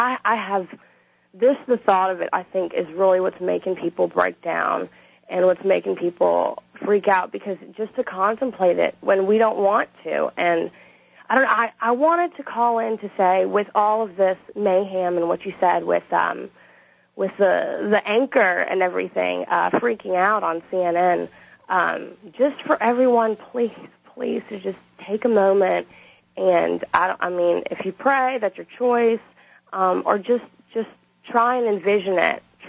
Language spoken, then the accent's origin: English; New Orleans, Louisiana, United States; because we're all from New Orleans, and it's not really sinking in completely